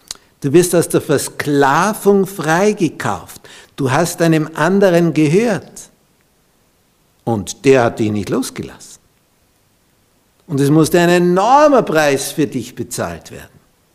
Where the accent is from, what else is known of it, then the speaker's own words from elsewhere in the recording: Vienna, Austria; Als er gehört hat, wir kommen aus Wien, der hat nur mehr geredet mit uns.